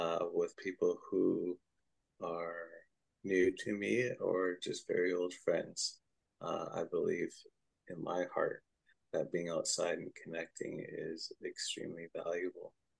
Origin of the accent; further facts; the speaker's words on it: Winnipeg, Manitoba, Canada; I was born and raised in Winnipeg to two parents. My mother is Anishinaabe from Treaty 4, Wewisikapo First Nation, and my father came here from Guyana, South America in the 70s